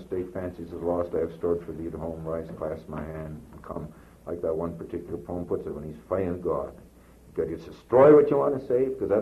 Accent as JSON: {"language": "English", "town": "Minneapolis", "region": "Minnesota", "country": "United States", "said": "And I was from the Norwegian ghetto in Minneapolis with nothing, you know."}